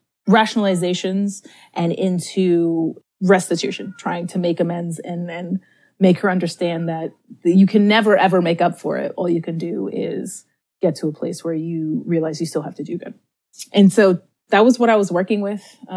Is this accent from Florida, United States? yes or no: no; New York City, New York, United States; I grew up in New York City, you know, I was born in 85.